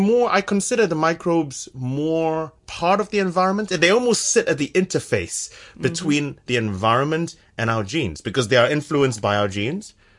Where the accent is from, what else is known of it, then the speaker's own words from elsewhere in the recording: San Francisco, California, United States; now in United Kingdom; So I'm from San Francisco.